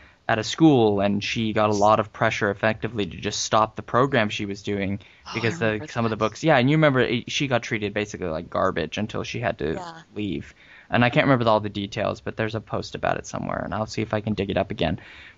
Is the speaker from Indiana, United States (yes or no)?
no; California, United States; now in Gainesville, United States; I'm originally from California, so you can imagine the culture shock.